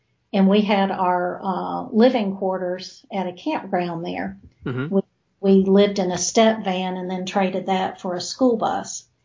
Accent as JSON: {"language": "English", "region": "Southern United States", "country": "United States", "accent": "Southern", "said": "people were so taken aback by my Southern accent."}